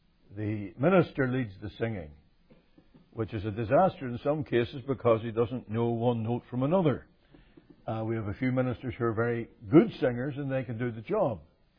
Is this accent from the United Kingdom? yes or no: yes; Northern Ireland, United Kingdom; we're an odd couple because you're German, I'm Northern Irish.